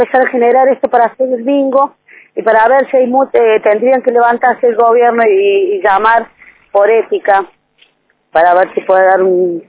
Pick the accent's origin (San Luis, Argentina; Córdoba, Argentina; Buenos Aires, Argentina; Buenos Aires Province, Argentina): San Luis, Argentina; porque están abandonados y somos de San Luis y es una vergüenza.